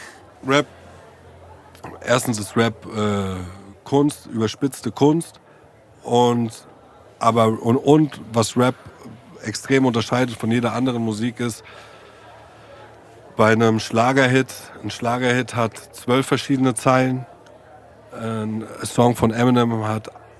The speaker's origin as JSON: {"language": "German", "country": "Germany", "said": "wenn du in der Szene groß wirst, ja, so wie die Hip-Hop-Szene zum Beispiel, als Deutscher, wie ich, mit nur Ausländern"}